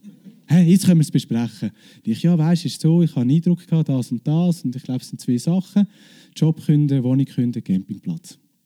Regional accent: Lucerne, Switzerland; Ich bin aus Luzern.

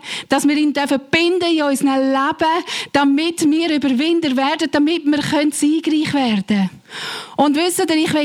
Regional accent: Switzerland; born there; Ich bin als Schweizerin geboren und ich habe einen Schweizer Pass.

